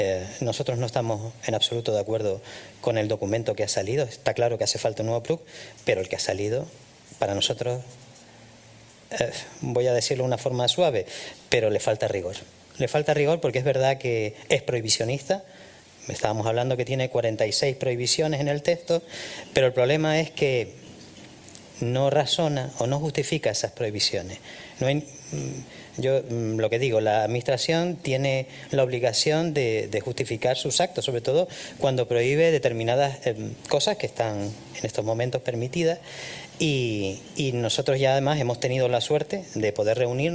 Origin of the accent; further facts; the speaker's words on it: Canary Islands, Spain; los que realmente corregimos a la gente que hace mal las cosas somos los montañeros tinerfeños.